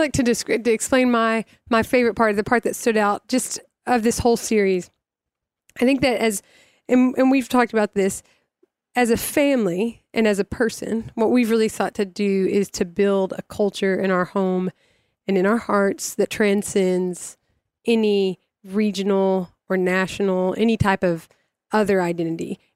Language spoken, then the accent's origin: English; Arkansas, United States; do I think that way because I'm from Arkansas? Do I think that way because I'm an American?